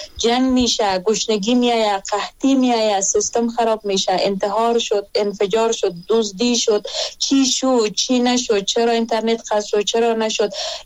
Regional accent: Afghanistan; ما در افغانستان متولد شدیم، همینجا زندگی میکنیم، کلان شدیم،

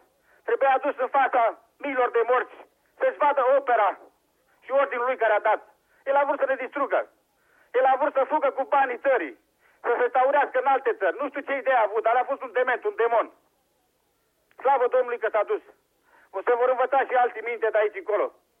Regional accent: Ploiești, Prahova, Romania; moved away as an adult; sunt originar din Ploiești

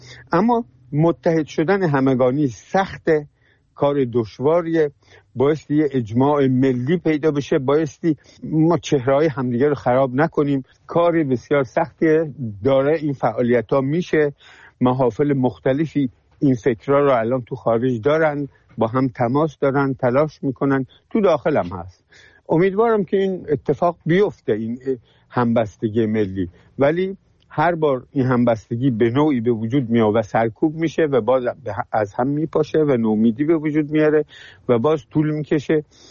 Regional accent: Iran; ما ایرانی هستیم

